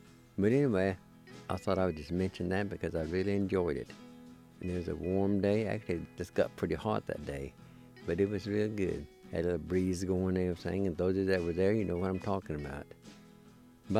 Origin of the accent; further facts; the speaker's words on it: Jay, United States; some of them actually we grew up together back in Jay in the Piney area